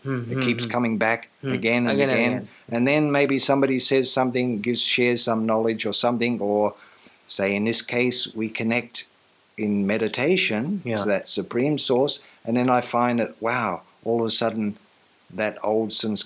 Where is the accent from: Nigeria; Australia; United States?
Australia; born there; I'm born in Australia, but I'm from the same place as all souls.